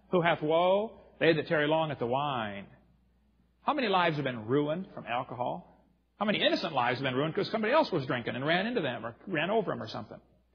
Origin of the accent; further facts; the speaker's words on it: East Peoria, Illinois, United States; I was raised in East Peoria, Illinois